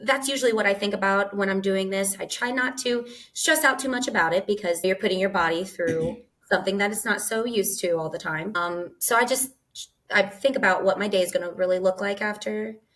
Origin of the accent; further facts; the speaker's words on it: Springfield, Ohio, United States; also born or lived in Urbana; I am from Urbana, Ohio, but I mean, I grew up in Springfield